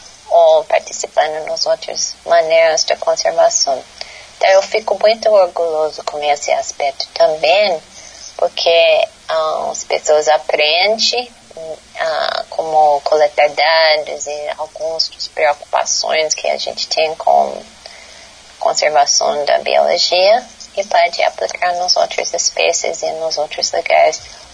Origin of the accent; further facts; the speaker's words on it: United States; born there; Portuguese is a second language; eu não sou brasileira nativa, eu sou americana, norte-americana, nasci nos Estados Unidos, inclusive eu sou professor na Universidade de Wisconsin, Madison, nos Estados Unidos